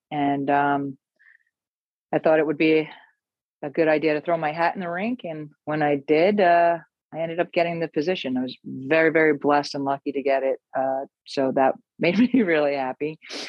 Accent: Montclair, New Jersey, United States; I'm a Jersey girl. I was born and raised in Montclair, New Jersey.

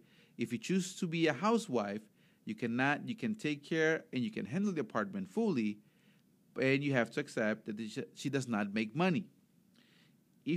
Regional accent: Chihuahua, Mexico; No, I'm from Chihuahua. It's not Chihuahua. It's Chihuahua.

